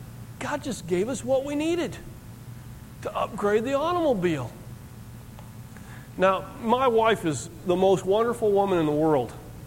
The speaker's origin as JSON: {"language": "English", "region": "Michigan", "country": "United States", "tie": "born or raised there", "lives_now": "Texas, United States", "said": "Growing up in Michigan, you know, you can't drive a foreign car. And I figured, you know, since now I live in Texas, I'll branch out, drive a foreign car."}